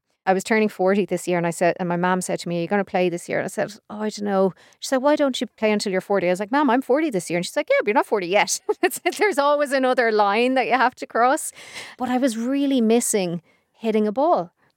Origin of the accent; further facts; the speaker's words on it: Leinster, Ireland; Like, I'm from Kildare.